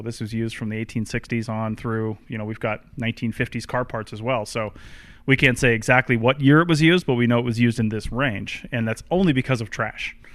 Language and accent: English; Seattle, Washington, United States; born there; I was born in the Seattle area, and it's all just like forests and everything's covered anyway.